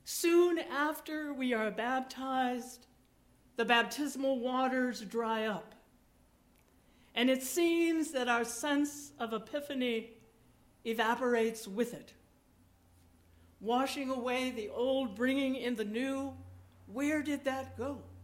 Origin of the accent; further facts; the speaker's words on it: Abbeville, Louisiana, United States; born there; It showed that while I was born in Abbeville, Louisiana, I did know that. I was baptized in Emporia, Kansas.